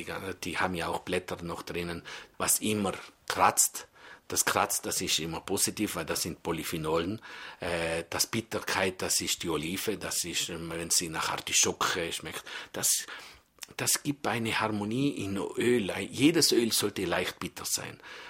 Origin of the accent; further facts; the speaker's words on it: Trentino-Alto Adige, Italy; now in Switzerland; Ich komme ja aus Südtirol und da haben wir ja auch immer nur so gearbeitet mit Butter.